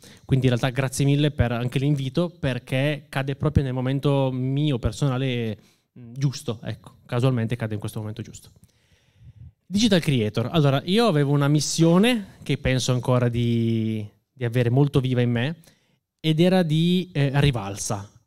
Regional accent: Aosta Valley, Italy; moved away; Partirei da un punto che io non sono Veneto, e quindi il mio concetto di legame col territorio è diverso rispetto agli autoctoni, comunque a livello regionale. Quindi io da Valdostano sono migrato a...

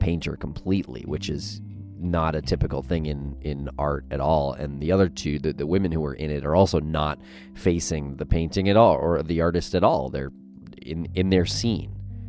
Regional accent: Medford, Massachusetts, United States; I grew up in Medford, mere probably 2 or 3 miles from where I grew up.

